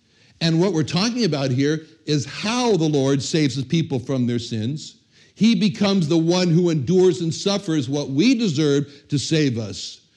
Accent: Los Angeles, California, United States; You know, it's like when I was when I was growing up in Los Angeles, all my friends, I didn't know anybody wasn't Jewish.

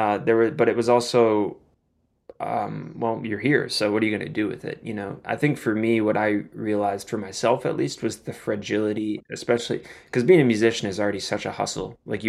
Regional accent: Wisconsin, United States; now in Chicago, United States; I'm from Wisconsin originally, so I'm close to family, which is nice.

